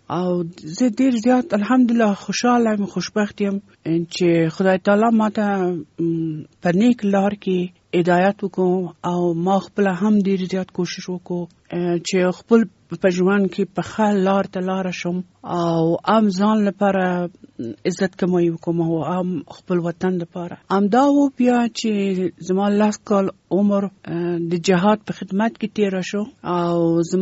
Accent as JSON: {"language": "Pashto", "region": "Kabul", "country": "Afghanistan", "tie": "born or raised there", "said": "زه د کابل یم او په کابل ښار کې پیدا شوم او دم دلته په کابل کې ما سبق ویلی دی."}